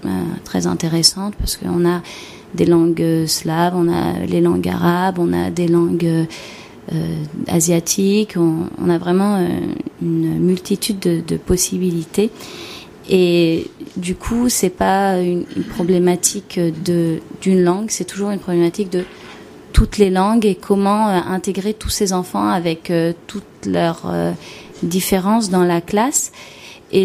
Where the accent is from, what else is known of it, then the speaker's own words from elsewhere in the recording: Mexico; je suis plurilingue, je suis bilingue espagnole. J'ai grandi au Mexique. Quand je suis arrivée au Mexique, je ne parlais pas du tout l'espagnol